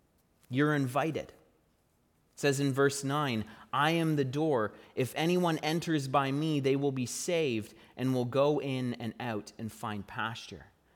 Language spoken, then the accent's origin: English; Ontario, Canada; I'm clearly not from Ottawa. I'm from Northern Ontario.